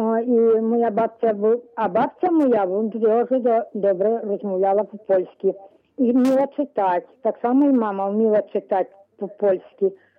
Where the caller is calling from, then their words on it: Kurchak, Zhytomyr Oblast, Ukraine; з Курчака Житомирського району.